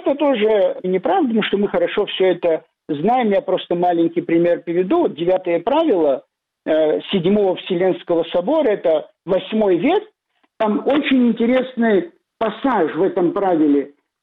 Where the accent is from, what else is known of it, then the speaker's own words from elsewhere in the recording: Abkhazia, Georgia; я православный священник, я сказал, что да, объяснил ему, что я из Абхазии